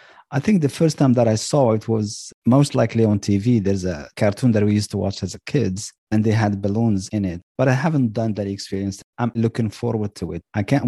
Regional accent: Marrakesh, Marrakesh-Safi, Morocco; I know Marrakesh is very busy. I am from Marrakesh and I love the city. It's a happening city. It's a trend city.

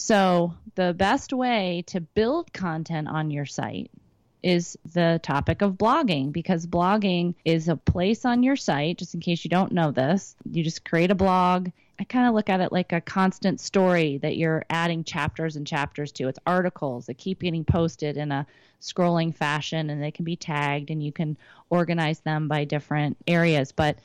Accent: Winter Park, Colorado, United States; Rocky Mountains of Colorado. … from Winter Park and Steamboat Springs.

